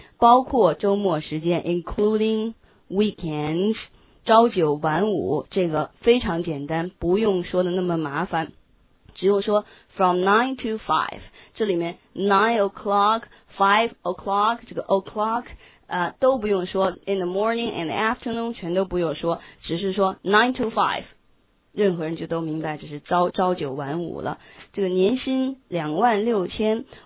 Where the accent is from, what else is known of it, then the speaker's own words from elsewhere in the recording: China; 我们中国人就直接问您有什么学历哈